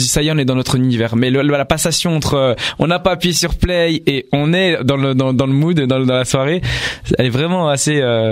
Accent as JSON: {"language": "French", "town": "Montceau-les-Mines", "region": "Bourgogne-Franche-Comté", "country": "France", "tie": "born or raised there", "said": "dans ma ville natale, qui est donc Mont-Soleil-Mines dans le 71 en Bourgogne."}